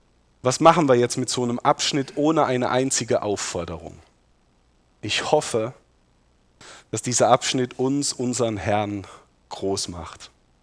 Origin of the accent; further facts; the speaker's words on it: Rhineland-Palatinate, Germany; ich komme aus dem Westerwald, uns wird eine gewisse Sprödigkeit nachgesagt